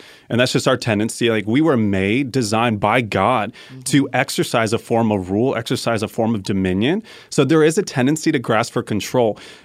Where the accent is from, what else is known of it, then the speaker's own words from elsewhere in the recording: Colorado, United States; and I'm from Colorado, so we have all these 14,000 foot mountains.